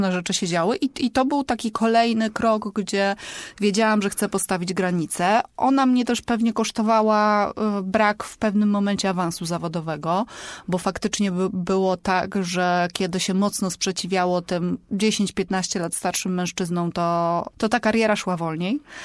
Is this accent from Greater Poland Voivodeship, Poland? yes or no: yes; Poznań, Greater Poland Voivodeship, Poland; zaczęła się tutaj w Poznaniu jeszcze, bo wychowałam się w domu, mam młodszego brata i wychowałam się w domu